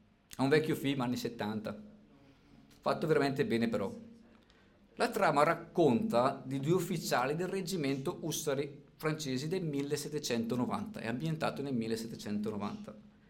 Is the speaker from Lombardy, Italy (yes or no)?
yes; Lombardy, Italy; da bergamasco duro quanto sono, non mollo.